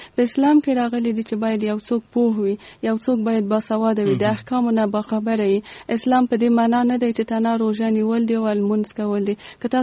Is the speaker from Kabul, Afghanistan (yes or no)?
yes; Kabul, Afghanistan; زه په کابل کې زغیدلې یم او دلته مجوون کړی.